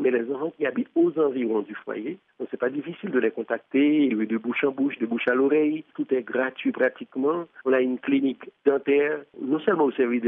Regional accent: Haiti; On est des Haïtiens, on connaît la réalité. Et puis, moi, étant donné que je suis prêtre

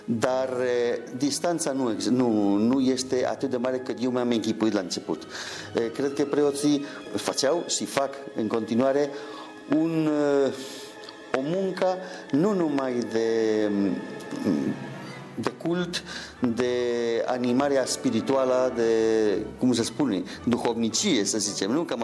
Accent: Basque Country, Spain; first language Spanish; Romanian is a second language; now in Romania; Limba mea este spaniola, limba maternă, dar provin din țara Vascilor, din nordul Spaniei. Pentru a activa acolo ca profesor, am învățat și limba proprie a locului, care este limba vasca

